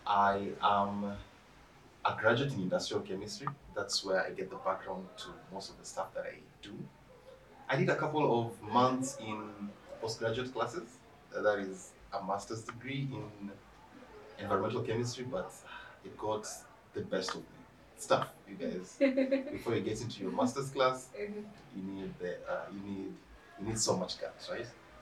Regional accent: Voi, Taita-Taveta County, Kenya; also born or lived in Kakamega; I am from Voi. I was born in Kakamega. I'm partly Luya, partly Taita. But I align mostly with the Taita people.

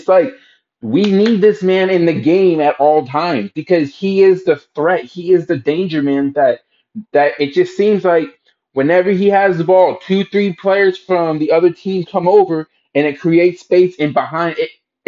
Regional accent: United States; I'm biased. I'm American. I'm a Chelsea fan.

